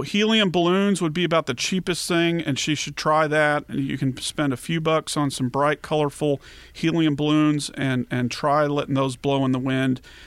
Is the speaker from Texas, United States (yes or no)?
yes; Dallas, Texas, United States; When I was a kid growing up in Dallas in the 1970s